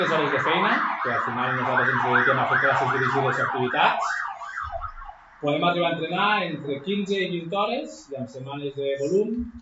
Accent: Barcelona, Catalonia, Spain; Soc de Barcelona i allà, a la meva època

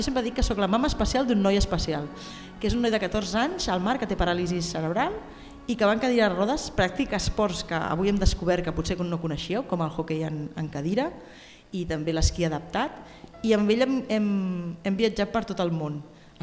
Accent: Sant Joan Despí, Catalonia, Spain; also born or lived in Barcelona / Florida; Vaig néixer a Barcelona, però vinc a Sant Joan d'Espí. És veritat que després, com heu dit, he viatjat molt i de fet he viscut un temps a Florida i després a alguns altres països.

